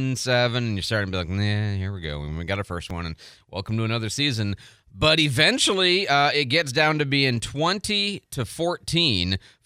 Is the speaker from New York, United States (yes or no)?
no; Detroit, Michigan, United States; I grew up in Detroit. We have long since learned the 11th commandment of football is thou shalt not get thy hopes up.